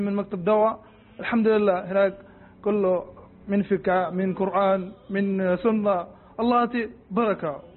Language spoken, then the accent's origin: Arabic; Bangladesh; Arabic is a second language; أنا من بنغلاديش